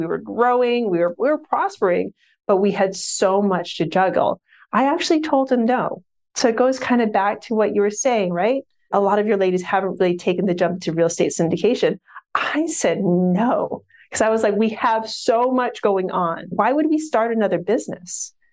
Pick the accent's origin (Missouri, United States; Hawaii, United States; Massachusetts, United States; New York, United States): Hawaii, United States; and I'll save you me growing up in Hawaii and all that stuff for later date.